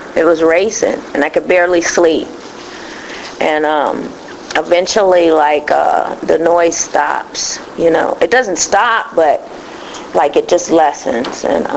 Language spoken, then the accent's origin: English; Cleveland, Ohio, United States; moved away; I'm from Cleveland, Ohio, and that's where I did most of my using. And then I moved to Pennsylvania, and I began to use there.